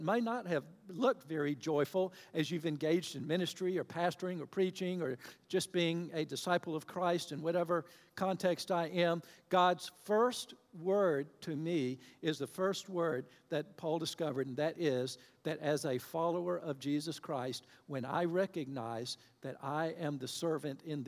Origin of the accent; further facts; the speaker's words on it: Hampton, United States; Now, I was born and raised here in Hampton, of all things.